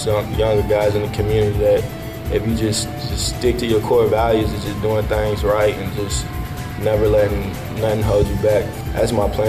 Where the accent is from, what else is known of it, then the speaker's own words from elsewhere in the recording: Louisville, Kentucky, United States; I grew up in Louisville, Kentucky, right across the bridge from Indiana. And I grew up in the West End of Louisville.